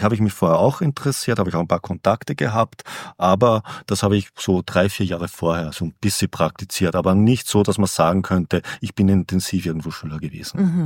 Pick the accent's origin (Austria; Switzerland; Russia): Austria; Upper Austria; ich komme ja aus dem Bezirk Vöcklabruck und Gmunden.